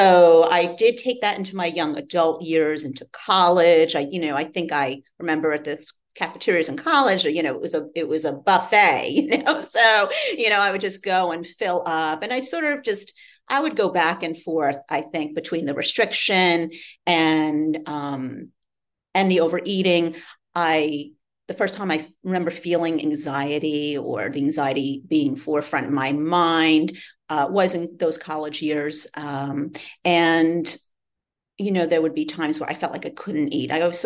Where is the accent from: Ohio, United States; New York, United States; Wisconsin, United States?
New York, United States; I love that saying because I'm a New Yorker.